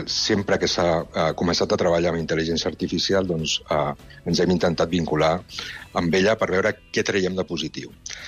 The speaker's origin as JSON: {"language": "Catalan", "town": "Girona", "region": "Catalonia", "country": "Spain", "tie": "born or raised there", "said": "jo recordava el meu poble, que era Girona"}